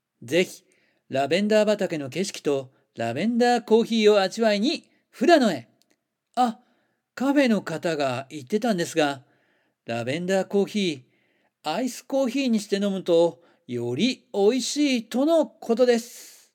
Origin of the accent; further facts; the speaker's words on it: Hokkaido, Japan; どさんこである